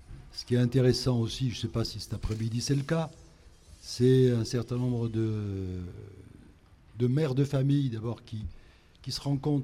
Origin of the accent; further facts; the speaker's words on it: Lille, Hauts-de-France, France; born there; Je suis né à Lille. Ouais. Mais devenu méditerranéen